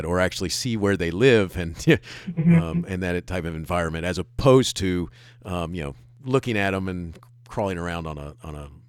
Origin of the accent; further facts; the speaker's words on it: Daytona Beach, Florida, United States; I grew up in Daytona Beach.